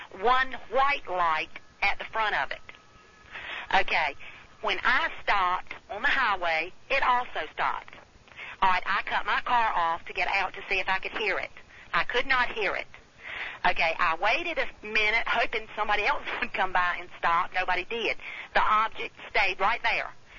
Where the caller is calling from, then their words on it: Plymouth, North Carolina, United States; I'm calling from Plymouth, North Carolina.